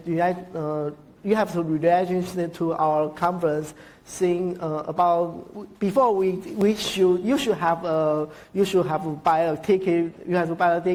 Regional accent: Taiwan; Okay, hello everyone. I'm from Taiwan

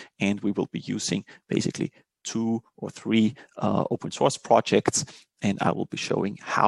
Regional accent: Linz, Upper Austria, Austria; I am from Linz, Austria

